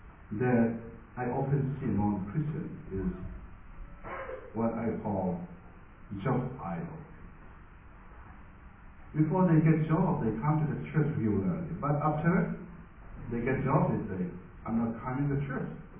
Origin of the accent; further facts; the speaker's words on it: Myanmar; I come from Burma, Myanmar.